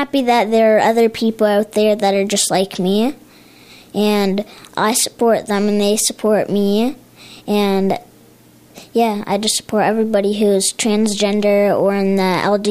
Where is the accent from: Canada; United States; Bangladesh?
Canada; Port Dover, Ontario; I'm 9 years old. I was raised in Port Dover.